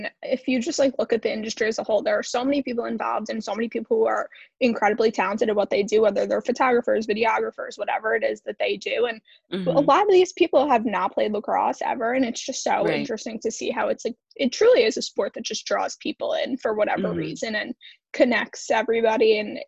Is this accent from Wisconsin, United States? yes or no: no; Cold Spring Harbor, New York, United States; I am from Long Island. I'm from a small town called Cold Spring Harbor, actually from the same town as Adam Gittleman.